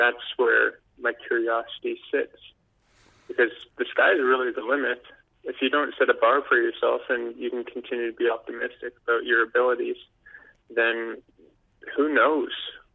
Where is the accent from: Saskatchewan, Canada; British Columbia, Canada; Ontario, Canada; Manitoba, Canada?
British Columbia, Canada; Port Moody; also born or lived in Calgary; I spent some time growing up in Port Moody, BC, where I was a part of the Junior Grizzlies League. And then when we moved to Calgary, I joined up with the community team and continued to play through junior high school, private club.